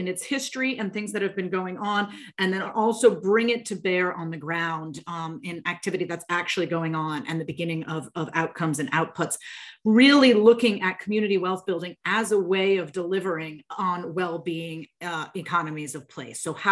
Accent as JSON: {"language": "English", "country": "United States", "said": "I certainly speak of that as an American"}